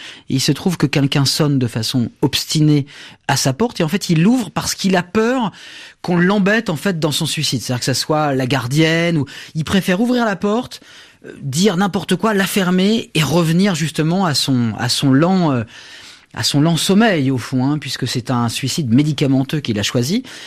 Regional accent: Le Havre, Normandy, France; puisque j'ai grandi au Havre.

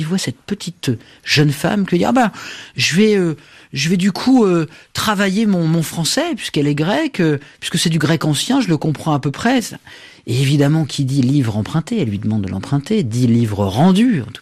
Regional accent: Le Havre, Normandy, France; puisque j'ai grandi au Havre.

